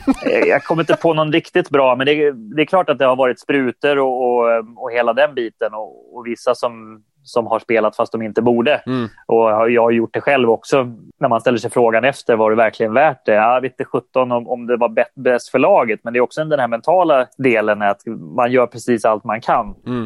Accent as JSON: {"language": "Swedish", "country": "Sweden", "said": "Jag var ensam svensk i laget hela vägen fram till det"}